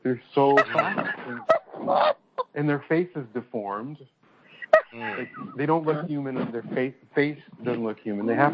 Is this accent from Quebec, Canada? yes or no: no; Windsor, Ontario, Canada; my hometown area, like, around Windsor, like, the part that's actually, like, over Ohio, it's, like, a forgotten part of Canada